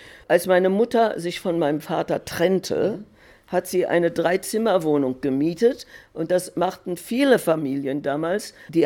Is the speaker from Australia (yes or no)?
yes; Melbourne, Victoria, Australia; German is a second language; Und wir folgten dann im Juni 1939 nach Melbourne auch, wo ich aufgewachsen bin. Auf dem Schiff lernte ich etwas Englisch.